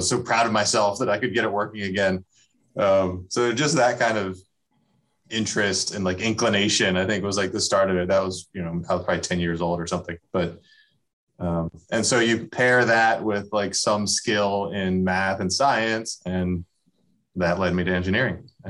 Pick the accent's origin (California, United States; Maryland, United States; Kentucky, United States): Maryland, United States; I grew up in this area. I grew up in Maryland and attended college at University of Maryland College Park for mechanical engineering.